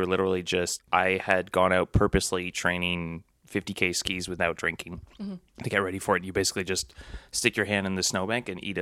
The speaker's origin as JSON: {"language": "English", "country": "United Kingdom", "said": "Yeah, being the British kid."}